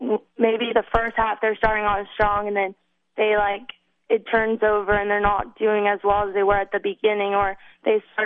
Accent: New Jersey, United States; now in Atlanta, United States; I'm from New Jersey and I live in Atlanta, but I'm always going to be a Giants fan

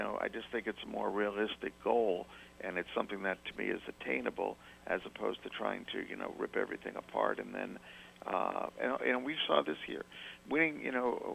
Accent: Bay Shore, New York, United States; I grew up in Bayshore

